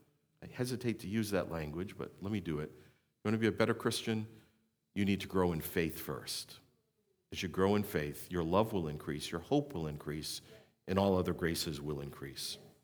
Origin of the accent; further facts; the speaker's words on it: New England, United States; Now, in the South, right, I'm from New England. This is not my native language, but in the South, there's y'all.